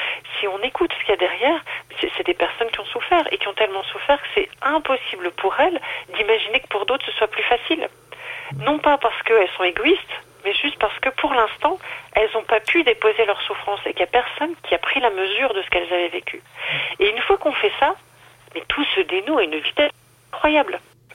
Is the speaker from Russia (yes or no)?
no; North, France; Alors moi, je suis du Nord.